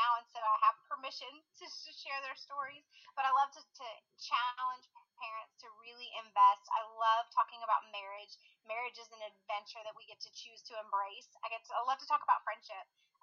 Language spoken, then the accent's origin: English; Texas, United States; I'm joining you from Weatherford, Texas, just west of the Fort Worth Metroplex. I've been in the Fort Worth Metroplex my entire life, moved a little west after I got married